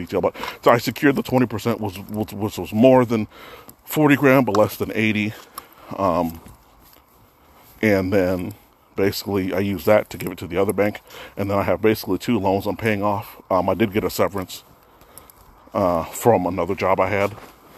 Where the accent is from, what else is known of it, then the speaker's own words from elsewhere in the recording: Illinois, United States; $500,000 in my home state of Illinois.